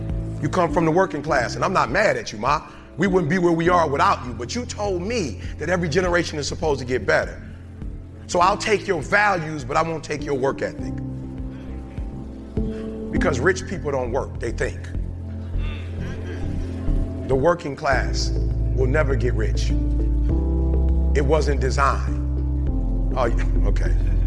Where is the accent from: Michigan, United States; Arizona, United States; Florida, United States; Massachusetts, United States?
Michigan, United States; Detroit; Let me tell you how I know. I'm from Detroit.